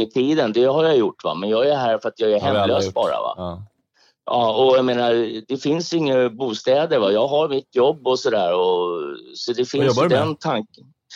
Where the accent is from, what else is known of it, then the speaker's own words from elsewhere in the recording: Stockholm, Stockholm County, Sweden; Ja, jag är söderkis. Jag är mitt från söder. Maria Torget heter.